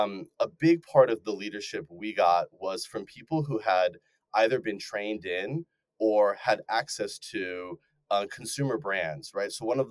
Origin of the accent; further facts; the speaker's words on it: Raleigh, North Carolina, United States; Growing up in Raleigh, I was desperate to kind of make it to Silicon Valley.